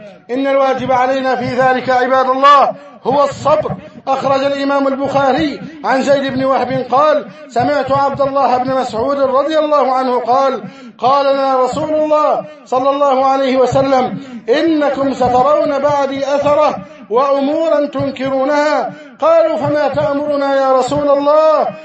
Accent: Egypt; اللهم احفظ علينا بلدنا مصر

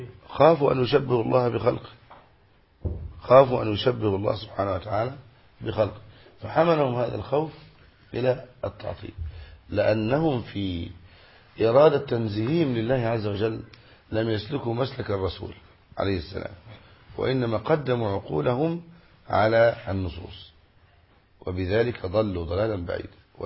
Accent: Egypt; أنا من مصر

